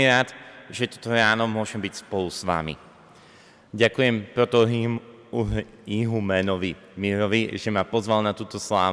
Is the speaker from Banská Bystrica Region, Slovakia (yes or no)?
no; Sabinov, Prešov Region, Slovakia; A ja som sa narodil v Sabinove. Pochádzam zo Sabinova, som rímokatolík